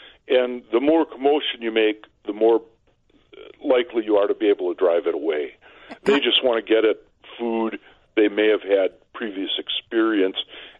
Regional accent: Wisconsin, United States; And I grew up in Wisconsin, which, of course, has lots of black bears.

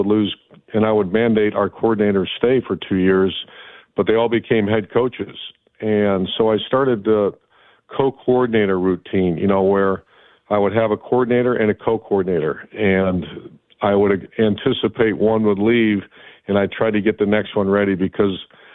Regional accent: Ashtabula, Ohio, United States; I'm from Ashtabula, Ohio, and I've been to, someone counted one time, close to 1,000 high schools in my career recruiting, and I had it all, man. I had a great talent, great coaches, great high school, a great family, and I am so blessed to grow up in Northeast Ohio.

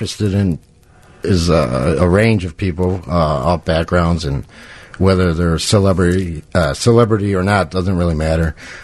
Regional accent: Chicago, Illinois, United States; Yeah. I've been in the Chicago area my whole life. Went to high school in the suburbs in Naperville. And lived in Norwood Park.

